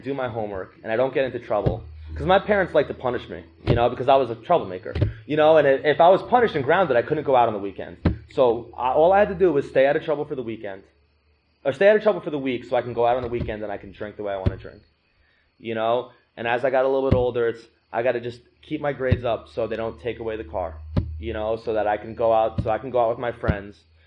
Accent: Marlboro, New Jersey, United States; I went to a rehab in my hometown in Marlboro, New Jersey.

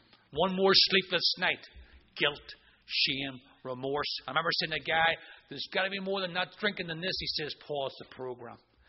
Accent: Ireland; because I'm Irish and stoic, and I didn't want to tell anybody anything

